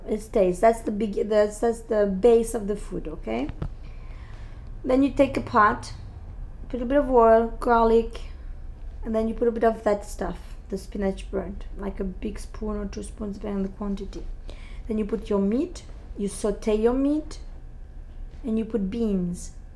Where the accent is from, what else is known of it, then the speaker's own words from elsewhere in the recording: Tunisia; English is a second language; moved away as an adult; now in Miami, United States; I'm from Tunisia. Who would have thought one day I would come in Miami in the United States?